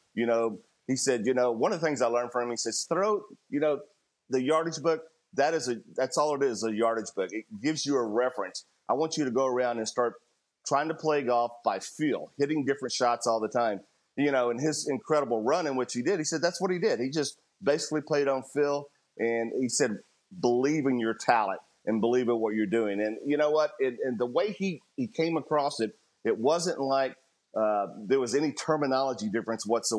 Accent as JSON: {"language": "English", "town": "Houston", "region": "Texas", "country": "United States", "tie": "born or raised there", "said": "because I had had near misses in my hometown of Houston at the Houston Open a number of times"}